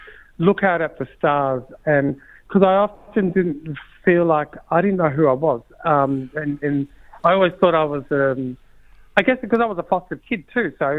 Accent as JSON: {"language": "English", "town": "Lockridge", "region": "Western Australia", "country": "Australia", "tie": "born or raised there", "said": "I grew up in Lockridge, yeah."}